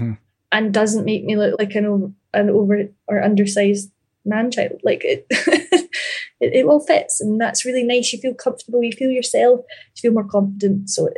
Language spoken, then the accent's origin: English; Ayr, Scotland, United Kingdom; But I grew up in Ayr, A-Y-R